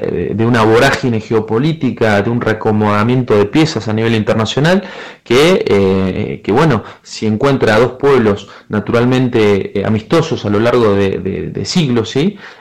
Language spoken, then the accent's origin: Spanish; Mendoza, Argentina; soy abogado de Argentina, de la provincia de Mendoza.